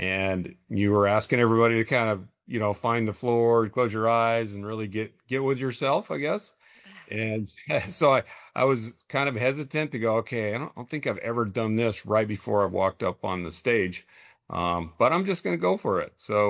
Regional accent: New Mexico, United States; And we played little league baseball in this tiny little town where I grew up in New Mexico, less than 800 people.

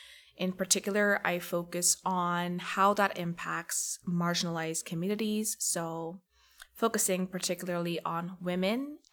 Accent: Surabaya, East Java, Indonesia; moved away as an adult; now in Kingston, Canada; I moved to Canada from Indonesia in 2021. So I was born and raised in Surabaya, Indonesia, and moved here all the way to Canada in Kingston in 2021.

